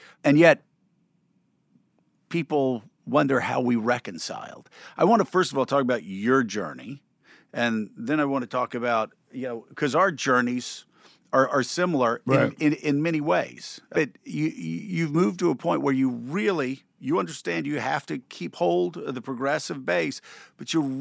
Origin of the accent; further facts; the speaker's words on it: the South, United States; I loved the South. I was proud of growing up in the South.